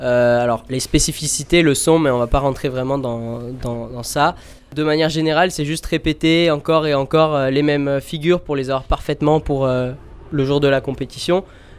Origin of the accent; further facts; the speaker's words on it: Corsica, France; je viens de Corse, j'ai 17 ans